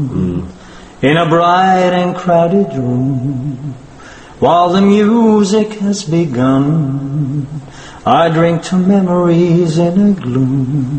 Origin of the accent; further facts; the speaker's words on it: Baghdad, Baghdad Governorate, Iraq; now in United States; أنا بغدادي الأصل.